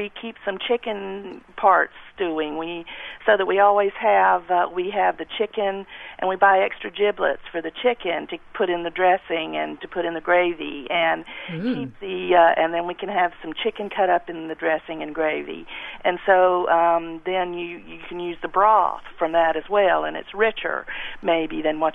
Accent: Charleston, South Carolina, United States; even though I grew up in Charleston, my folks originally grew up in the country in Colton County, South Carolina

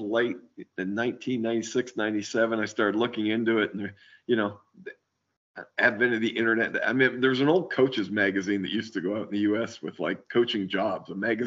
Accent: Canada; now in United States; I'm originally from Canada

